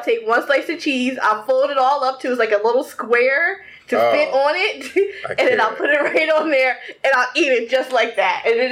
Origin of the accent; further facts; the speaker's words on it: New Jersey, United States; Because we're from Jersey, so we have really good tomatoes that are just amazing, juicy, and flavorful.